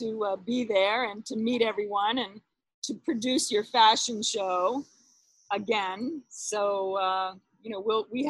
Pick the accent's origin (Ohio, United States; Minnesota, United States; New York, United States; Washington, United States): New York, United States; New York City; But you know, I'm a New Yorker and a fan of New York